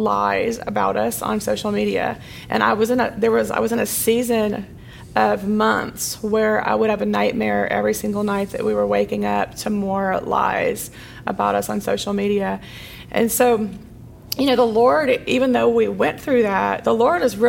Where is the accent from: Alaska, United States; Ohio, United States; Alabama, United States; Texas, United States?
Texas, United States; Round Rock; also born or lived in Weatherford; So when I moved from Round Rock, Texas, I was a cheerleader in Round Rock on the A team, and that was a big deal, and I loved it. It was my life. And then when I moved to Weatherford, Texas